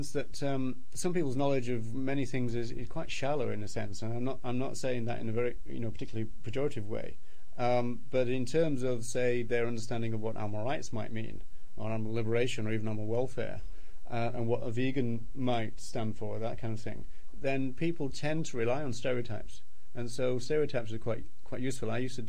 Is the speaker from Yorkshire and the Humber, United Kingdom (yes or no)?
yes; Yorkshire and the Humber, United Kingdom; I'm English myself, but I'm not kind of proud of it. I'm from Yorkshire.